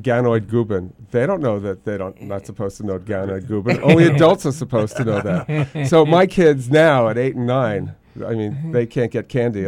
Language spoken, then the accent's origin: English; New York, United States; I'm from New York.